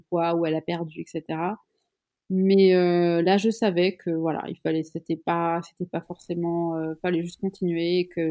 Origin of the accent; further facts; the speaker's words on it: Switzerland; Je suis suisse